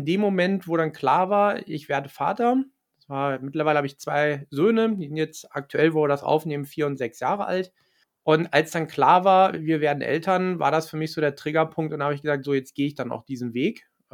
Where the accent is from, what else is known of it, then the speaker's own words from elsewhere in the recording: Wolfsburg, Lower Saxony, Germany; ich komme ja hier aus Wolfsburg, Volkswagen